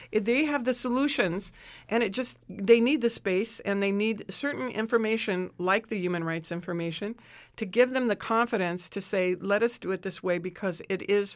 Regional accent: United States; I was a little concerned because I'm an American.

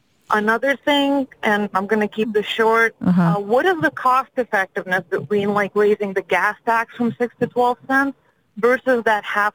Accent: Lithuania; I'm originally from Lithuania, so for me, like, pedestrian culture is pretty huge.

